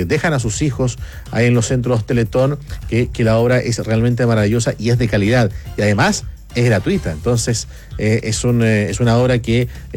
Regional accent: Chile; de colocar lo mejor de nosotros como chilenos y chilenas.

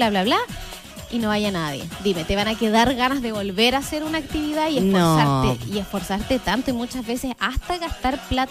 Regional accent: Osorno, Los Lagos, Chile; Si somos de Osorno, entonces apoyemos Osorno

